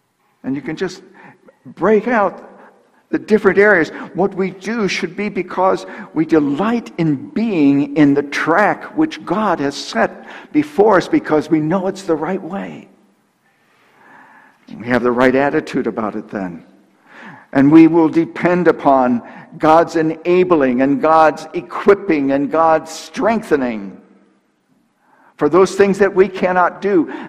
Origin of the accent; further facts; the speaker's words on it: Buffalo, New York, United States; I grew up outside of Buffalo, New York. Lots of deep snow.